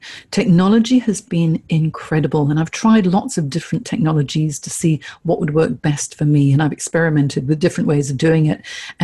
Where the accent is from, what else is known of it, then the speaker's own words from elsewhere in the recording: Hong Kong; growing up in Hong Kong, I'm half Chinese, I'm half English, and growing up in Hong Kong, it really is a melting pot of cultures there.